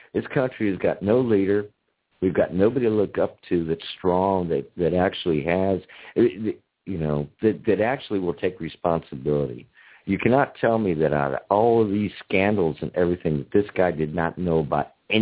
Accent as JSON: {"language": "English", "country": "United States", "said": "And I am an American by the design of people."}